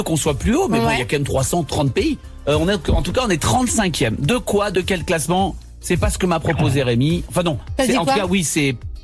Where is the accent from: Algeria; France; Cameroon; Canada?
France; C'est pas dingo, mais on est des Français, hein.